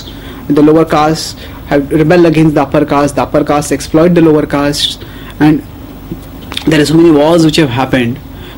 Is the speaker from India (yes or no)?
yes; India; So, if we start seeing that all people are, I am Indian.